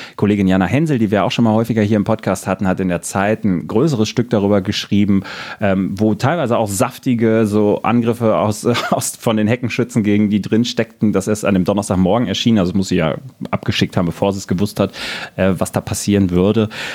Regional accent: Brandenburg, Germany; Finde ich als Brandenburger auch nur so mittelpralle.

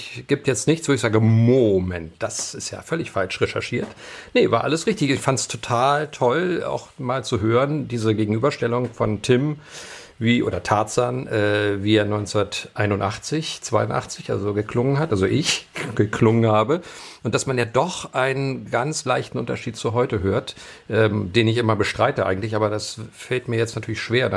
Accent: Berlin, Germany; now in Hamburg, Germany; weil ich bin 1980 von Berlin nach Hamburg umgezogen worden, sage ich mal, weil meine Eltern damals nach Hamburg gezogen sind und ich mit blutendem Herzen eben meine Heimat verließ und nach Hamburg kam

